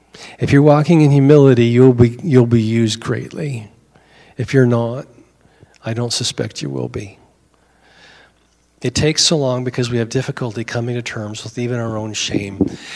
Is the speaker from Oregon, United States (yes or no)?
yes; Oregon, United States; Because I'm a redneck from the Oregon coast.